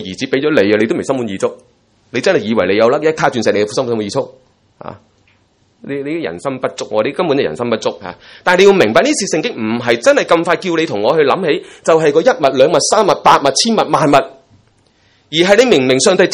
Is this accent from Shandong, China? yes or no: no; Guangdong, China; accent: Cantonese; 即是我们广东话叫怎么说